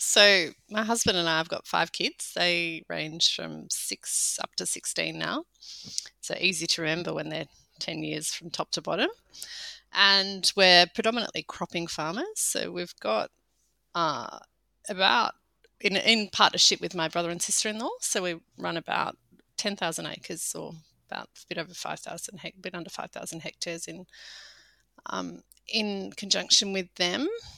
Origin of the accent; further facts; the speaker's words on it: Sydney, New South Wales, Australia; I grew up in Sydney. So that's, Australia's biggest city. We were in the suburban outskirts of that.